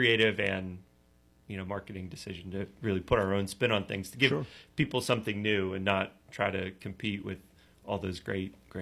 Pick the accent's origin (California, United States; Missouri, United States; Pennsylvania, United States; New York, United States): Pennsylvania, United States; Pittsburgh; Pittsburgh, born and raised. I live in the city now.